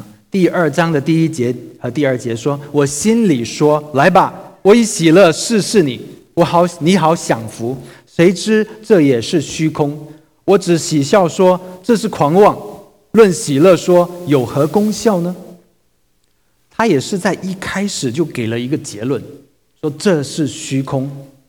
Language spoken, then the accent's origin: Chinese; Shantou, Guangdong, China; 我家是汕头的，我在汕头老家的时候呢